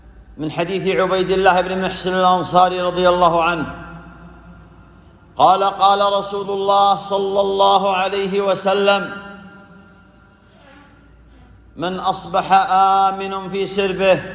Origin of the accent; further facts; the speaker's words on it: Saudi Arabia; وعلى هذا قامت بلادنا المملكة العربية السعودية